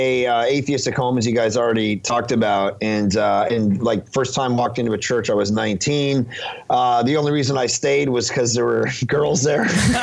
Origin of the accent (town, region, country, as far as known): Ontario, Canada; born or raised there; now in Vancouver, Canada